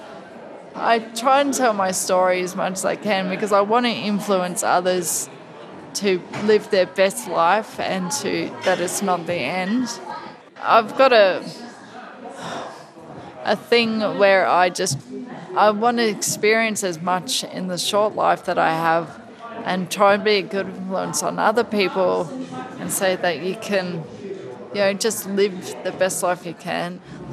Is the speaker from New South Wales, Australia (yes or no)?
no; Clifton Springs, Victoria, Australia; I've grown up on the Bellarine Peninsula, so I was from Clifton Springs originally. But then my now husband, brought me over here to Point Lonsdale and in Queenscliff area about 16 years ago